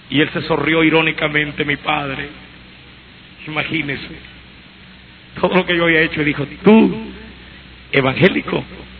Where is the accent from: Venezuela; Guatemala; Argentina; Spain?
Guatemala; mi conversión fue sonada en Guatemala. Fui a mi pueblo a ver a mi padre.